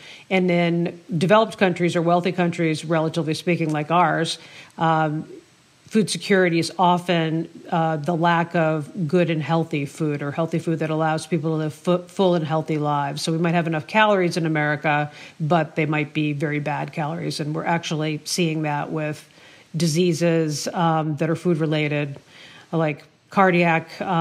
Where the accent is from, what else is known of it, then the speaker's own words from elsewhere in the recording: New England, United States; I was born in New England and coming back here. And just looking at the winters, the skies used to be blue a lot when I was growing up